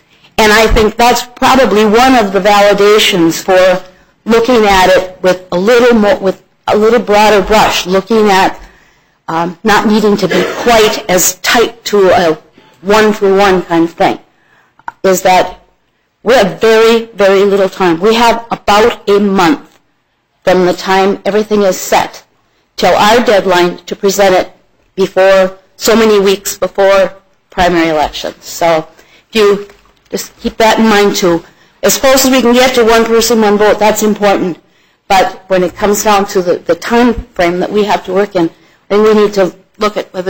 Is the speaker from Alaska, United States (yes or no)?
no; Duluth, Minnesota, United States; And she being a ranger, so to speak, and me being growing up in the Duluth area, I really appreciate that.